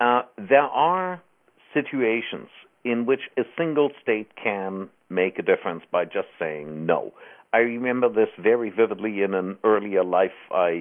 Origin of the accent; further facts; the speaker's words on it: Virginia, United States; actually, my home state, Virginia, believe it or not